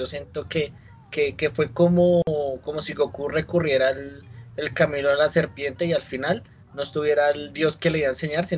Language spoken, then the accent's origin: Spanish; Colombia; y a nosotros como colombianos, yo me siento muy identificado con las votaciones